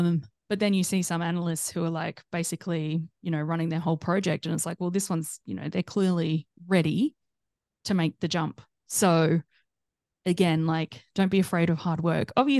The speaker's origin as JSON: {"language": "English", "region": "South Australia", "country": "Australia", "said": "because I'm from South Australia, which, just, you know, it's a smaller"}